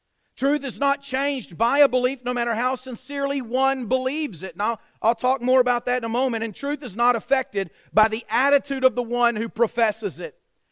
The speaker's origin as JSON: {"language": "English", "region": "Pennsylvania", "country": "United States", "tie": "born or raised there", "said": "When we grew up in Pennsylvania in my high school days, it was a cultural expectation, especially during the winter weather, that when you went into someone's house, you took your shoes off at the entryway"}